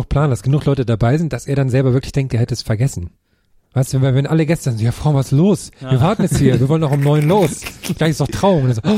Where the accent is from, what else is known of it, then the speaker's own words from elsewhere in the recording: East Germany, Germany; Nee. Darf ich, als Ossi darf ich da nicht rein.